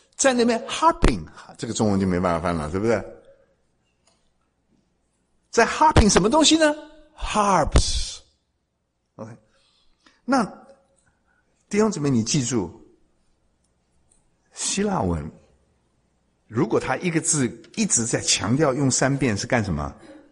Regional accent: China; 那跟我们中国人传统的葬礼，那就是十万八千里天地之别。

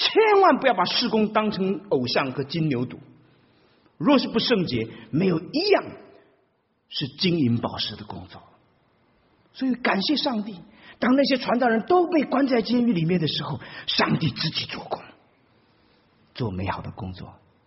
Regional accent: China; 我们中国人讲这个场面话啊，我不能讲他是什么

